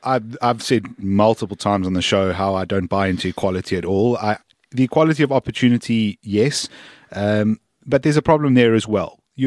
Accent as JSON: {"language": "English", "country": "South Africa", "said": "As a South African, you don't have equal opportunity to become an astronaut"}